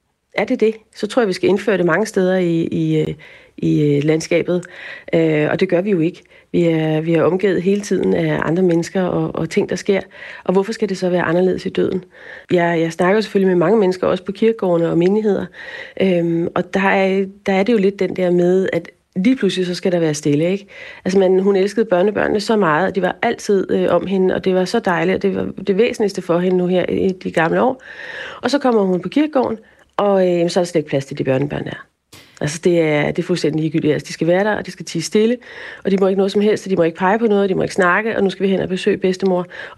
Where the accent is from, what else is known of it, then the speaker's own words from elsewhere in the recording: Copenhagen, Capital Region of Denmark, Denmark; Som man også kan høre på min dialekt, er jeg jo originalt fra København